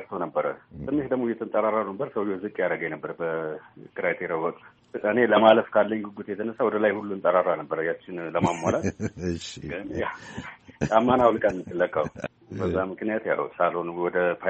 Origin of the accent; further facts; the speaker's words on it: Hawassa, Sidama, Ethiopia; also born or lived in Tigray; ከዛ በኋላ ደግሞ ወደ ሐዋሳ ከሄድም በኋላ ቤተሰብ በሙሉ ማለት ነው፣ እዛ ደግሞ እንደ አጋጣሚ አየር ማረፊያ አካባቢ ነበር ሰፈራችን እና በአብዛኛው ጊዜ እዛ ነው ያሳለፍኩት ጊዜ በልጅነቴ